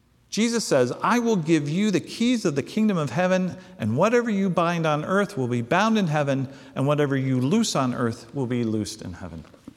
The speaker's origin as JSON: {"language": "English", "town": "Portland", "region": "Oregon", "country": "United States", "said": "It can't be because I'm from Northeast Portland. It can't be because I'm a United States citizen."}